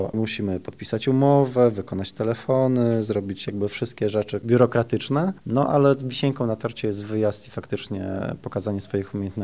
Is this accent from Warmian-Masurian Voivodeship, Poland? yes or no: yes; Ostróda, Warmian-Masurian Voivodeship, Poland; now in Warsaw, Poland; Ja pochodzę z Ostródy, Tomek pochodzi z Rzeszowa, a Michał pochodzi z Gdyni, ale już od lat mieszkamy w Warszawie